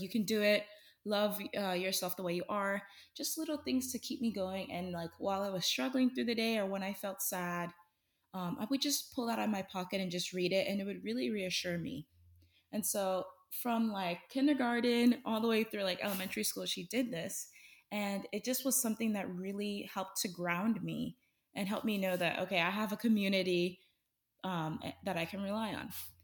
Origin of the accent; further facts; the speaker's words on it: Houston, Texas, United States; So as you mentioned … I'm from Houston, Texas, and I'm 18 years old.